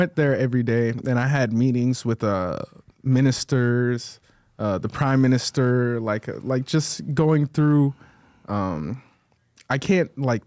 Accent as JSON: {"language": "English", "town": "Atlanta", "region": "Georgia", "country": "United States", "said": "I'm from Atlanta, Georgia for sure."}